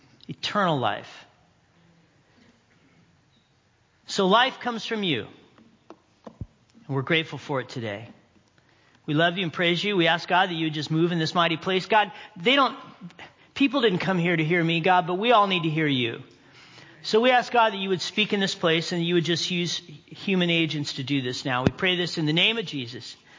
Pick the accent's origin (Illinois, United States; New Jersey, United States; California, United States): California, United States; Big Bear; I'm a Big Bearian. So as I grew up in Big Bear, we had a few times we got snowstorms like this.